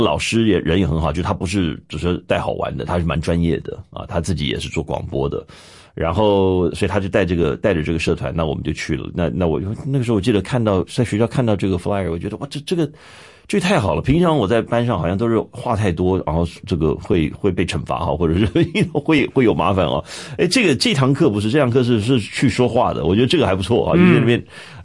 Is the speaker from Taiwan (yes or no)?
no; San Jose, California, United States; 因为我小时候又是圣何西长大的，